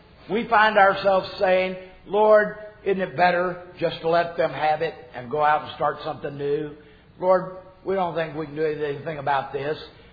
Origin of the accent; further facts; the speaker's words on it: Texas, United States; My way of handling things, being from Texas and being Irish, is if you don't like it